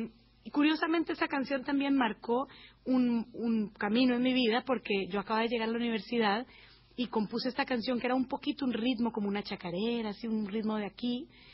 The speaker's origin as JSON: {"language": "Spanish", "country": "Colombia", "moved": "as an adult", "said": "Fue una de las primeras canciones que compuse cuando salí de Colombia en el año 99. Yo me fui a estudiar a Boston"}